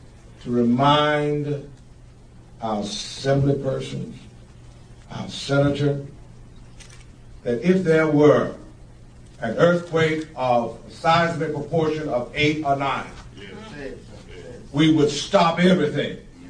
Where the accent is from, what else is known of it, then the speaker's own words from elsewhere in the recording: San Francisco, California, United States; I'm from San Francisco, but obviously BART rolls through San Francisco.